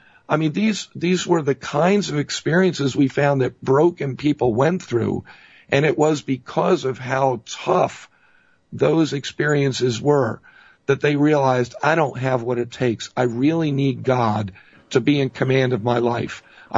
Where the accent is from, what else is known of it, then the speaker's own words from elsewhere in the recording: New York City, New York, United States; born there; You know, I was born in New York City. We have an expression there.